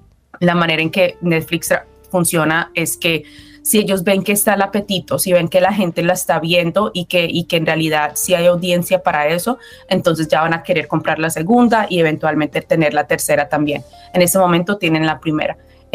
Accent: Cali, Valle del Cauca, Colombia; Yo soy colombiana, entonces para mí fue fácil.

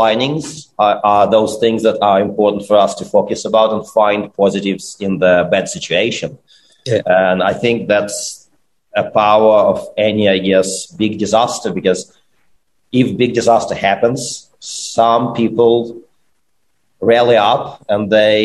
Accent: Ukraine; I'm from Ukraine, which is on the news.

